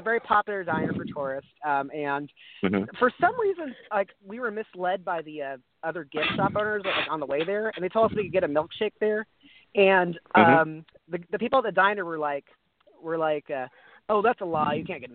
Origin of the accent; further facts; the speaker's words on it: Kansas, United States; I've growing up in Kansas, especially, I've been to a lot of small towns